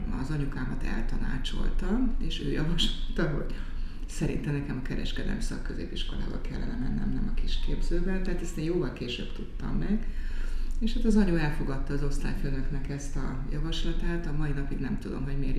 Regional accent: Budapest, Hungary; nőttem fel, Budapesten, és ugyanaz egy zenei általános iskola volt

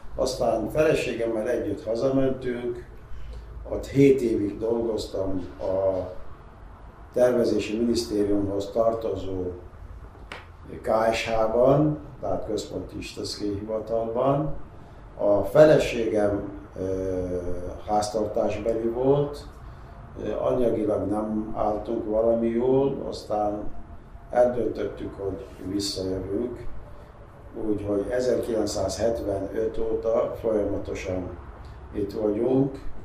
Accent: Iraq; Hungarian is a second language; now in Hungary; Irakban, mint Irakból származom

